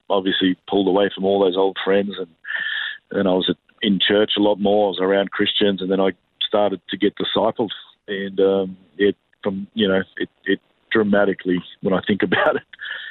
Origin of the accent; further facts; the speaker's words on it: Sydney, New South Wales, Australia; Sydney. So I'm a Sydney boy.